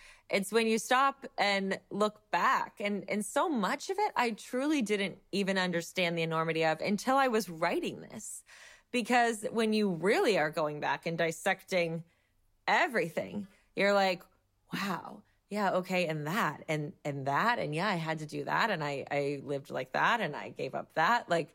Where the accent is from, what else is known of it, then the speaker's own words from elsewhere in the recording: Ohio, United States; Yeah, I grew up in Ohio. I was the baby of five kids